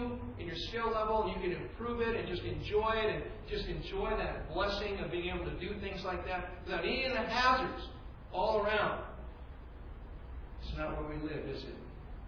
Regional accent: California, United States; born or raised there

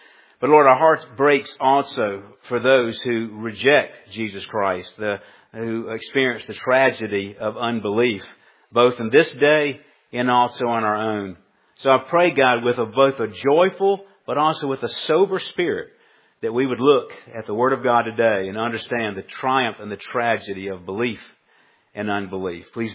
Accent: Colombia; I was kind of taken back to my childhood growing up in Colombia back in the 1960s

